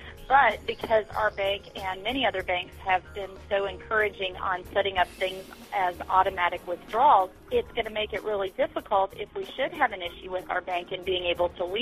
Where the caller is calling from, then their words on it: Silent Springs, Arkansas, United States; I'm calling from Silent Springs, Arkansas.